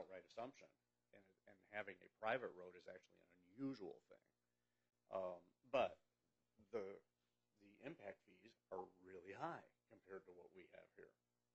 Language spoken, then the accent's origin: English; Midwest, United States; I'm originally from the Midwest